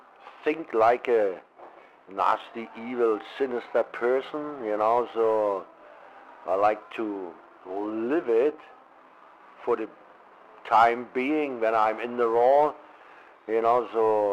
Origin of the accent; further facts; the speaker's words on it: East Germany, Germany; English is a second language; I was born and bred and raised in East Germany, former GDR, German Democratic Republic.